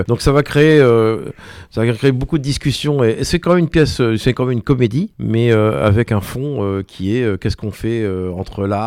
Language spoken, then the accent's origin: French; Normandy, France; nous on a presque honte de dire je suis normand, mais bon sang, on est normand quoi